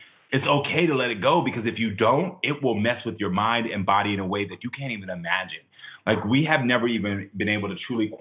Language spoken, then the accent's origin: English; the South, United States; we were living in African-American communities, where I was raised in the South, that these different elements or communities were not going to fully accept me